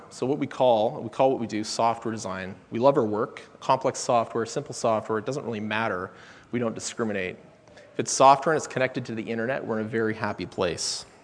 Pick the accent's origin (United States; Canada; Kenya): Canada; I'm a Canadian, and I've spent a significant amount of time in the US